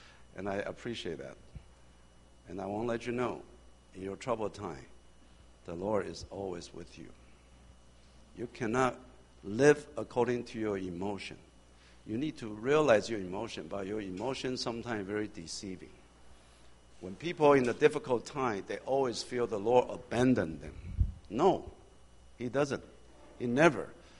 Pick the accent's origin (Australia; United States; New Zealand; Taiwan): Taiwan; first language Mandarin; English is a second language; I came from Taiwan, and my mother tongue is Mandarin. I'm mastering in that. I'm very good in that. I'm okay with Taiwanese. But English, no way.